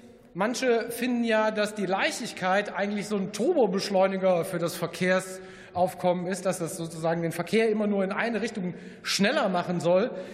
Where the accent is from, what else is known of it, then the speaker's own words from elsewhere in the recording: Fulda, Hesse, Germany; weil in meiner Heimatstadt Fulda merke ich